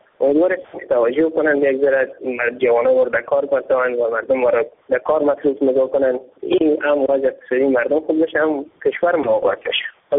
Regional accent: Logar, Afghanistan; ولایت لوگر یکی از ولایت های آسیب پذیر نام در وضعی امنیتی هیچ توجه صورت نمیگیره

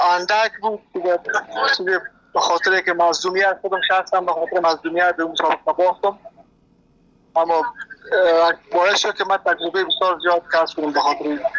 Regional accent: Afghanistan; also born or lived in Turkey; now in Sweden; در سال 2014 مهاجر شدم از افغانستان ترکیه و از ترکیه هم تر آمدم به سویدن.

